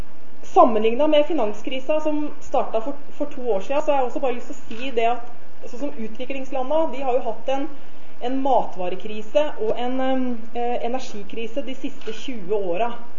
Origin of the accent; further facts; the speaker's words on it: Ådalen, Buskerud, Norway; now in Kongsberg, Norway; jeg vokste jo opp i Ådalen på Ringerike, flyttet til Kongsberg når jeg var 19 år.